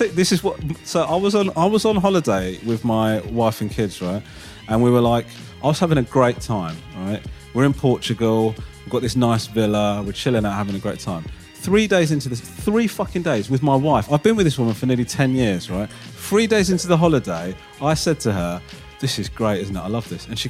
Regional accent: United Kingdom; I don't know if it's because I'm British and also I've got a sort of a fairly non-expressive face

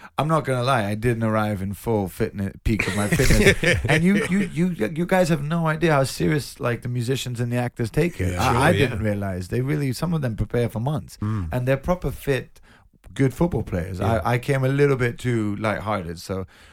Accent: London, United Kingdom; even though I'm born and raised in London, they put me with the rest of the world because

